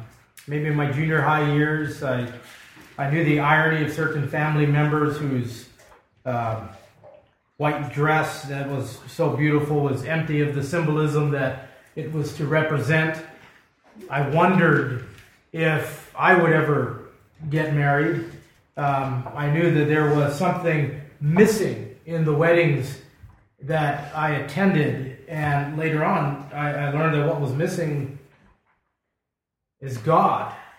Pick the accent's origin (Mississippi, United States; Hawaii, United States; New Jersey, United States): Hawaii, United States; Growing up in Hawaii, it was common to have an outdoor wedding followed by a luau